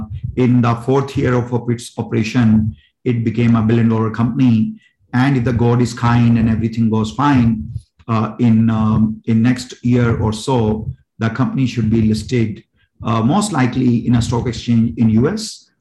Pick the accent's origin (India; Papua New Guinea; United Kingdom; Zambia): India; moved away as an adult; also born or lived in St. Louis, United States / San Francisco, United States / Seattle, United States; And although I grew up in India, but I did not spend majority of my adult life in India. I was in St. Louis in Midwest, then next 15 years in San Francisco and Seattle. But in 2011, I came to India